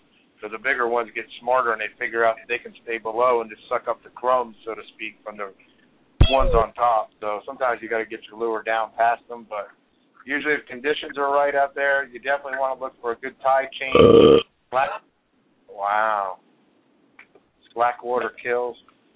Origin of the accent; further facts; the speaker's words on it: Virginia, United States; But when I was down in Florida all winter, people would ask, where are you from? And I'd say, you know, Virginia.